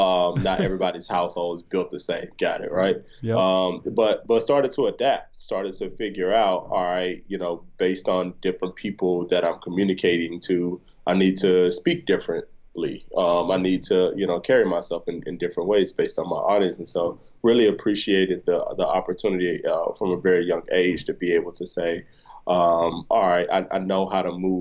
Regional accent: Chattanooga, Tennessee, United States; And so, growing up in Chattanooga was cool, man.

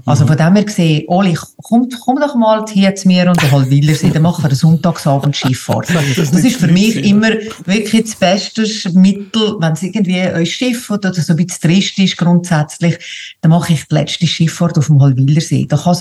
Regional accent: Valais, Switzerland; als Walliser sowieso in die Geschichte

